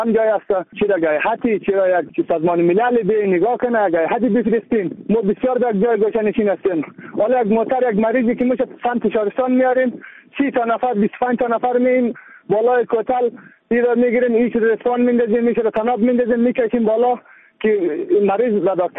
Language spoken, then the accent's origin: Persian; Afghanistan; ما از افغانستان هستیم، ما هم بچه افغانستان هستیم.